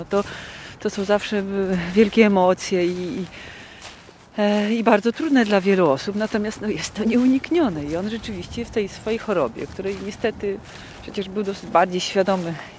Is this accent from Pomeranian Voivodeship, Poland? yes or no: yes; Sopot, Pomeranian Voivodeship, Poland; Wychowaliśmy się w Sopocie, tak, na 9 piętrze, w bloku przy cmentarzu na ulicy Sienkiewicza.